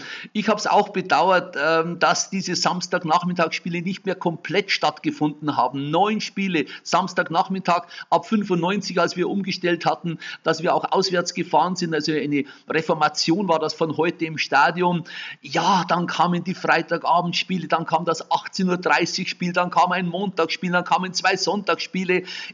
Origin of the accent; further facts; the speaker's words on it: Bavaria, Germany; accent: Upper Bavarian; Aber ich habe meinen oberbayerischen Dialekt nie abgelegt.